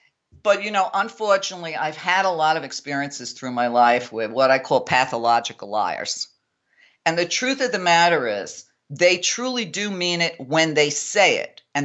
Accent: New York, United States; I mean, listen, I grew up in New York at the same time he did. We're almost the same age.

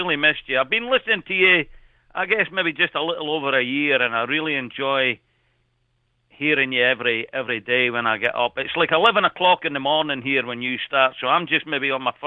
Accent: Falkirk, Scotland, United Kingdom; now in Austin, United States; I'm doing fine, mate. I'm from Falkirk.

